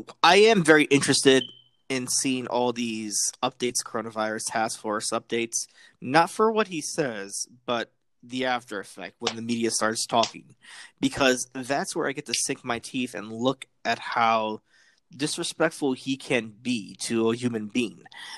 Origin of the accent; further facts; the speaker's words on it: New York, United States; And I say this because I'm a New Yorker.